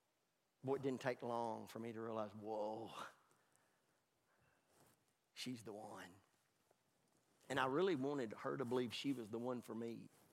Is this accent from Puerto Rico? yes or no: no; Scotland, United Kingdom; moved away; If I was still in my home country of Scotland